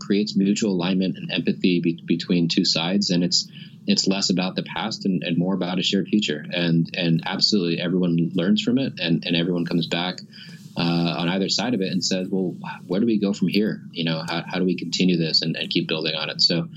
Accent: Miami, Florida, United States; now in Portland, United States; I grew up in Miami and you know, now I'm in Portland, but I feel more closer to Cuba living in Portland than I ever did when I was in Miami.

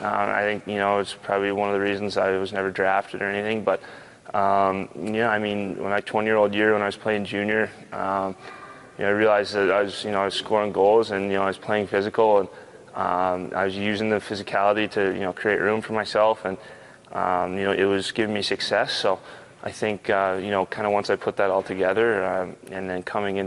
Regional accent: Canada; also I'm Canadian too

